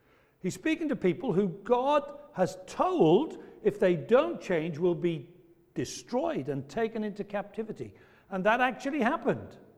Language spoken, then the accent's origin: English; Wales, United Kingdom; despite having a Scottish sounding name, it's actually an Irish name, but I'm Welsh, so there you go.